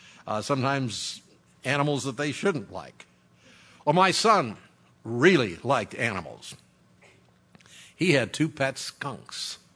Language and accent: English; New York, United States; born there; I'm a New Yorker, like I've said before. I'm a New Yorker by birth and a hillbilly by choice. And coming from New York State, I'm used to real winter, you know, where it really got cold.